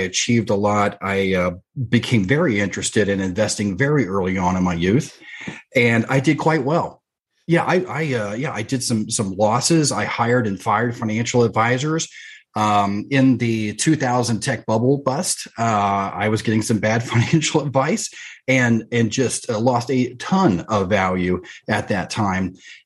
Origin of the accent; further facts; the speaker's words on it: Texas, United States; I grew up in Texas. I was a country kid